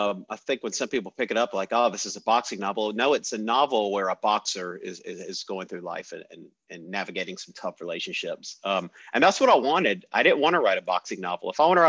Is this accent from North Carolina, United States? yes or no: yes; North Carolina, United States; Hey, I got to make sure people know I'm from North Carolina.